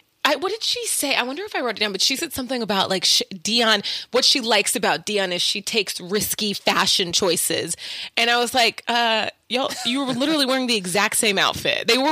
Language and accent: English; Oklahoma, United States; Also, I'm from Oklahoma, by the way, so I can say that.